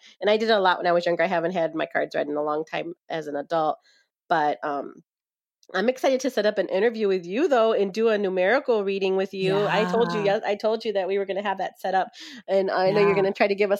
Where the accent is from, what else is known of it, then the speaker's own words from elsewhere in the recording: Detroit, Michigan, United States; ever since I was little, I grew up in Detroit and we were just always obsessed with getting our cards read.